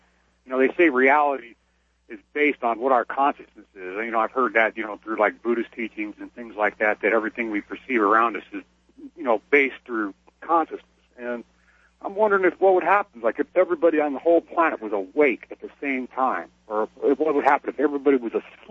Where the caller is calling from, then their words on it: Mesa, Arizona, United States; I'm calling from Mesa.